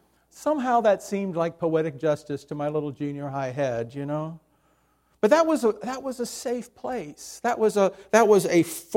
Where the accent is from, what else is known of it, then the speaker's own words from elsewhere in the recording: Miami, Florida, United States; growing up in Miami, we had forts, a lot of forts.